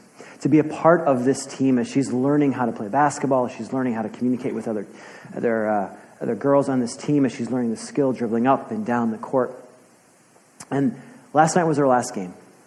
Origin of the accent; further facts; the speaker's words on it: Chicago, Illinois, United States; now in Portland, United States; I'm from Chicago. They dye a river green. I don't think they do that here, right?